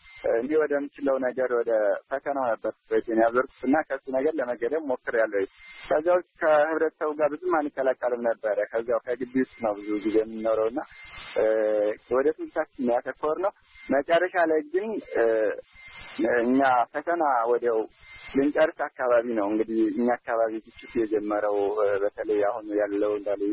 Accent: Amhara, Ethiopia; born there; ምዕራብ ጎጃም ሁሉን ተከለ ወረዳ ነው የተወለድኩት። ገጠራማ ክፍል ነው።

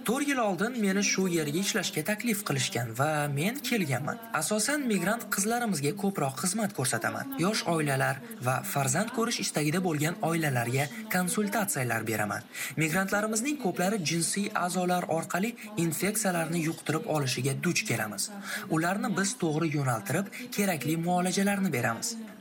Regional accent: Issyk-Kul Region, Kyrgyzstan; born or raised there; moved away as an adult; now in Moscow, Russia

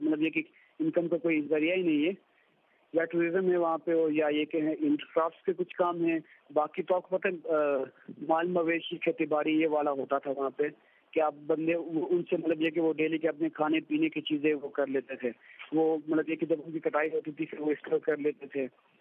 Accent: Bumburet, Khyber Pakhtunkhwa, Pakistan; now in Islamabad, Pakistan; 25 years है। Film maker हूँ, मैं कलाश में रहता हूँ लेकिन आजकल मैं इस्लामाबाद में रहता हूँ। कलाश बम्बरे वैली है और ट्रकाल गाँव का नाम है।

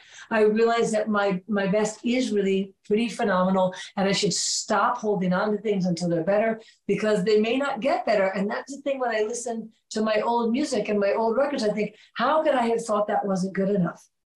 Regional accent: New York City, New York, United States; We were in the South, probably in Atlanta. Again, I was from New York City.

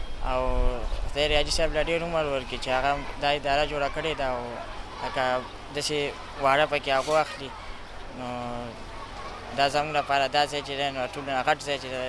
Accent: Khyber Pakhtunkhwa, Pakistan; د شریف آباد سوات اوسیدونکی یم.

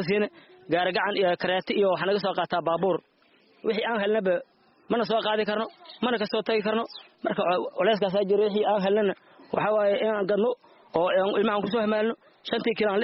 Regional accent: Saakow, Middle Juba, Somalia; waxaan ka soo barakacay degmada Saakow

